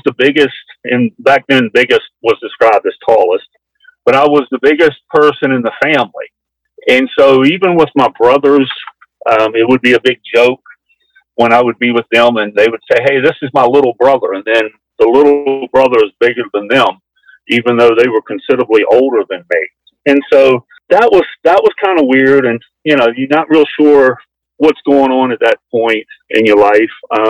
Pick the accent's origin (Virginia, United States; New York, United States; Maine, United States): Virginia, United States; Richmond; I'm 55 years old, and I'm from Richmond, Virginia.